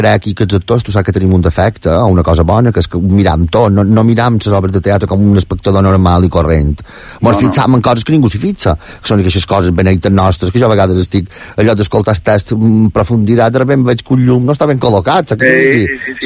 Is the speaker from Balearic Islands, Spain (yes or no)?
yes; Vilafranca de Bonany, Balearic Islands, Spain; Ole, de Vila, el meu poble...